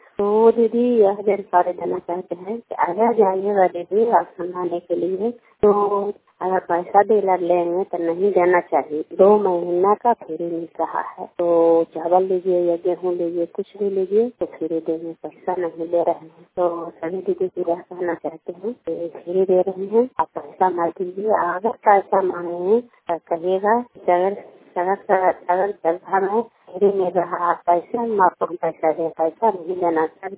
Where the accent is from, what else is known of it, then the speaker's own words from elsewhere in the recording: Nalanda, Bihar, India; कल्याणपुर वाली बेलछी पंचायत सखाम चंद जिला नालंदा का निवासी हूँ।